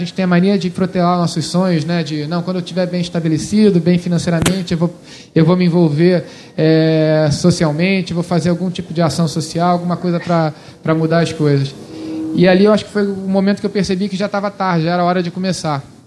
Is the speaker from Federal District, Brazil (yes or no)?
no; Rio de Janeiro, Brazil; also born or lived in England / United States; Eu nasci na Inglaterra, meu pai estava fazendo doutorado em física nuclear na época, e voltei para o Brasil aos 2 anos, para o Rio de Janeiro. E depois, dos 9 aos 11, eu voltei a morar fora, morei 1 ano nos Estados Unidos e 6 meses na Inglaterra.